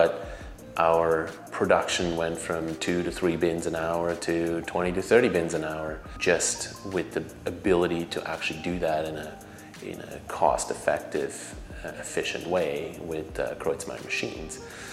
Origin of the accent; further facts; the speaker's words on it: Switzerland; moved away as an adult; now in Canada; Born and raised in Switzerland. Both my parents grew up on farms. I didn't, but close enough.